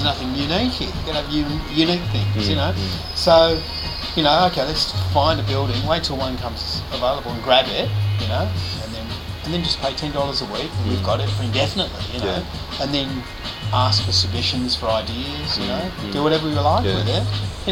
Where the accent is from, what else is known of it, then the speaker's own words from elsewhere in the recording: England, United Kingdom; it is a paradox, you know, because I'm from England.